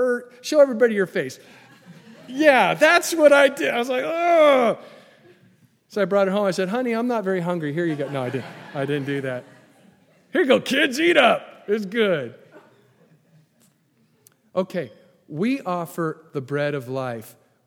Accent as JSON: {"language": "English", "region": "California", "country": "United States", "said": "now I'm from California. I don't know what barbecue really is."}